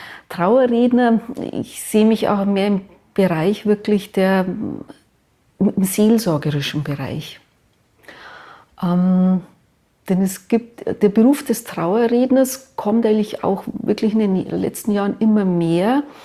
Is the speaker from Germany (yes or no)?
yes; Kolbermoor, Bavaria, Germany; born there; Und ich bin in Kolbermoor geboren